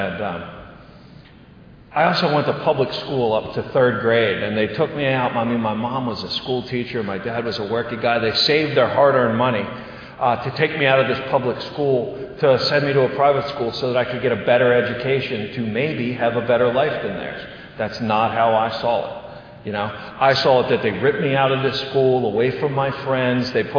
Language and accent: English; Baltimore, Maryland, United States; I grew up in Baltimore, Maryland. I grew up in a brutal, brutal home